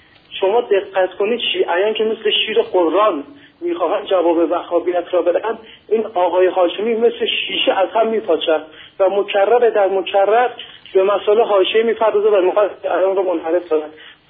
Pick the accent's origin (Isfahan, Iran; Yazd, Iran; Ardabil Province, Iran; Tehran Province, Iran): Ardabil Province, Iran; Ardabil; بنده خودم اردبیلی هستم و بیشتر اردبیل از فامیلای بنده هستم.